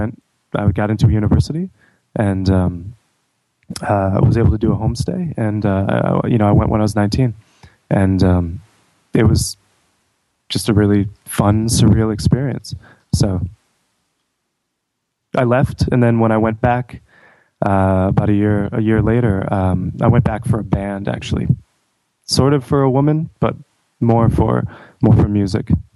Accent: Hartford, Connecticut, United States; I grew up in Hartford, actually, around Hartford

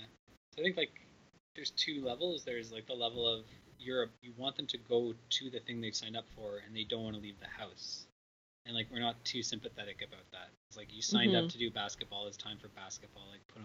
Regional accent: Toronto, Ontario, Canada; like growing up in Toronto, like getting your kids into hockey and stuff like

